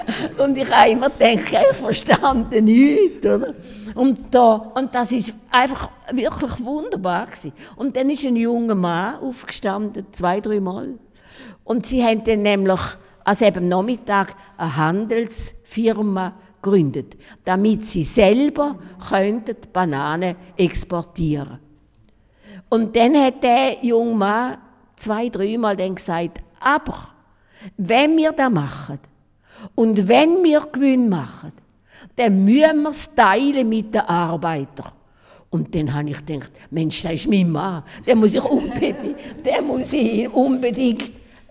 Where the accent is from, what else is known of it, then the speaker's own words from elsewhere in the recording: Switzerland; weil ich komme aus der Schweiz